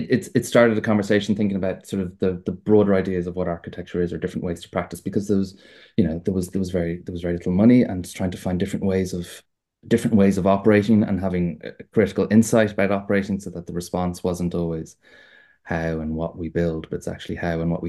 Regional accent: Ireland; I'm an Irish architect. I'm based in Cavan in County Ireland.

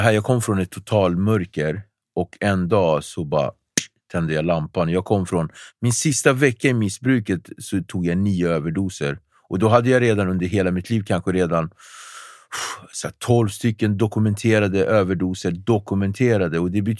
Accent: Nacka, Stockholm County, Sweden; also born or lived in Cape Verde; Jag uppväxte i Nacka, jag kommer från Kapverdeöarna. Kom till Sverige 1979, 5 år gammal.

